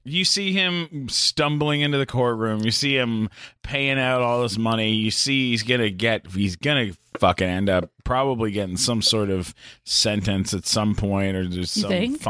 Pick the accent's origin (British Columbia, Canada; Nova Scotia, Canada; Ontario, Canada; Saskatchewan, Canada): Ontario, Canada; London; I'm from London, Ontario.